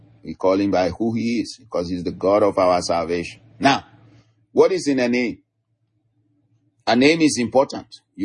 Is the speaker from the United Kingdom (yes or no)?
no; Nigeria; the culture where I grew up from, you know, I'm from Nigeria. My culture, the Yoruba culture